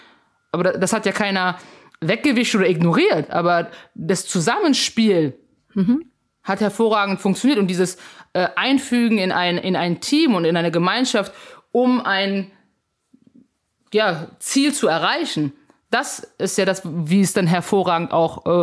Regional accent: Germany; mein Vater ist aus Kamerun, meine Mutter ist aus Frankreich, ich bin in Deutschland geboren, groß geworden

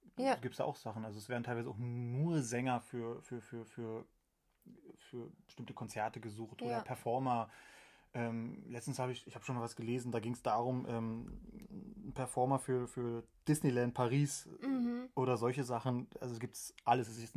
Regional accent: Oberursel, Hesse, Germany; weil ich halt nur ein schüchterner Musical-Student bin aus Oberursel

